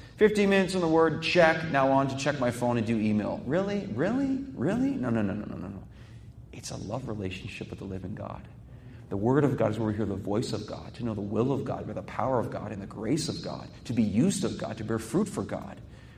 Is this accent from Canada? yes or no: yes; Canada; I'm Canadian. Thankful for Canada.